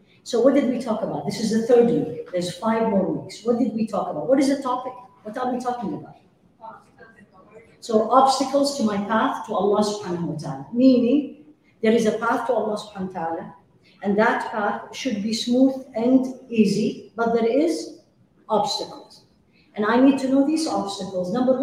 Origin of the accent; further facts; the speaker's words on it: Midwest, United States; because I come from the Midwest, where the weather is hard, it's harsh.